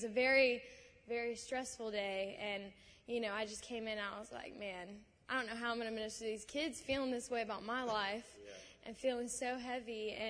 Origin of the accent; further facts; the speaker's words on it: Columbia, United States; I'm from Columbia, so I drive an hour to be here.